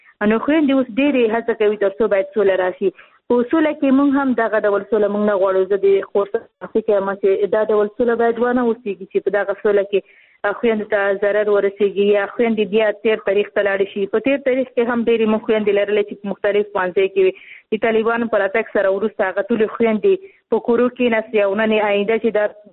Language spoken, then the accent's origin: Pashto; Khost, Afghanistan; زه خپل د خوست یم